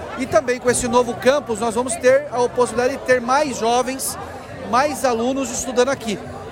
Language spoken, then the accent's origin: Portuguese; Jandaia do Sul, Paraná, Brazil; aqui em Jandaia do Sul, na minha terra, né? Minha terra natal